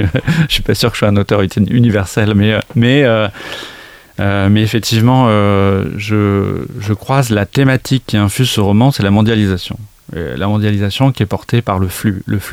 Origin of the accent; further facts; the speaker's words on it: Nouvelle-Aquitaine, France; je viens des Landes, où j'étais élevé dans la forêt, comme un sauvage, presque, parce qu'on était... du côté d'Aurigne, en fait, dans une maison perdue dans la forêt.